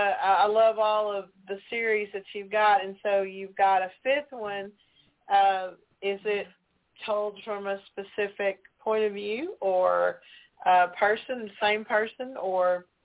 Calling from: Texarkana, Arkansas, United States; I'm calling from Texarkana, Arkansas.

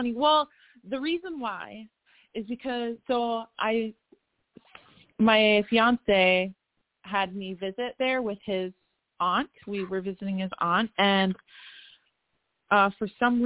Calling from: Minnesota, United States; Hi, this is … I'm calling from Minnesota.

